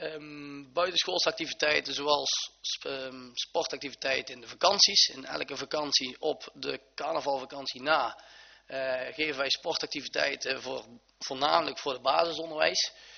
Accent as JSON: {"language": "Dutch", "town": "Beekendonk", "region": "North Brabant", "country": "Netherlands", "said": "ik kom zelf uit Beekendonk."}